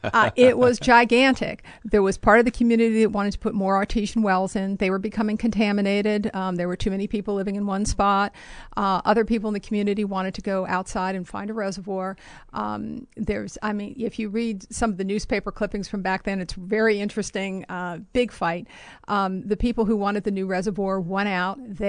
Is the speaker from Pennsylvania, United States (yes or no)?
yes; Pittsburgh, Pennsylvania, United States; now in Charlottesville, United States; I moved here in 96 from Pittsburgh, Pennsylvania.